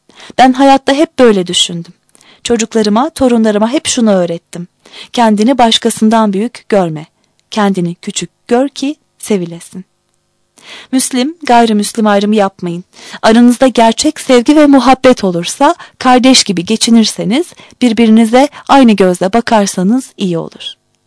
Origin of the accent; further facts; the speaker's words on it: Merzifon, Amasya, Turkey; Doğum tarihimi kesin bilmiyorum. Ama şu anda 93 yaşındayım. 1905'te Merzifon'da doğmuşum. Doğma büyüme Merzifonluyum. Anam babam Merzifon'un yerlisi.